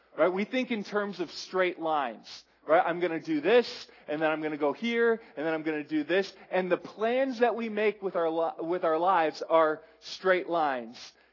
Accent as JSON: {"language": "English", "town": "Taylor", "region": "Michigan", "country": "United States", "tie": "born or raised there", "said": "I just grew up with really simple road systems in Michigan, right? And so my hometown of Taylor, Michigan was pretty much a perfect rectangle, and the roads were just laid out like a grid."}